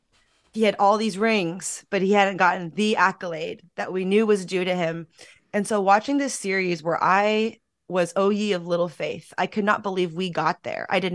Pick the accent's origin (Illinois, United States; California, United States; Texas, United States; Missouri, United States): California, United States; San Francisco; So no, I grew up in San Francisco, just down the street from Candlestick Park.